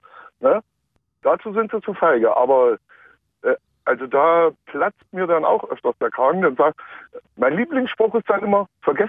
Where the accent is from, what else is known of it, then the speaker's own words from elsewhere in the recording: Germany; born there; Geboren wurde ich in der DDR.